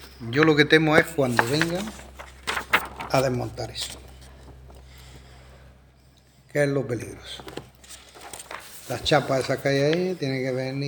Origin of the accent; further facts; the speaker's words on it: Pampanico, Andalusia, Spain; Yo soy de Pampanico, los vecinos de Pampanico, se juntaron ahí unos 70 vecinos